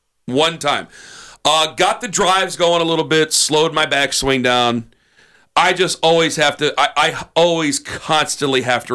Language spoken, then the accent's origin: English; Canton, Ohio, United States; I'm actually like, no, I'm from Canton.